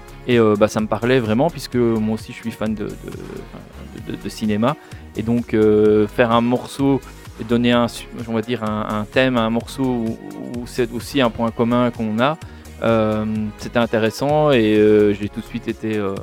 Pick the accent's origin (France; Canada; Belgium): Belgium; Roux, Wallonia; Eh oui, je suis d'ici, de Roux. J'habite plus actuellement, mais je suis de Roux.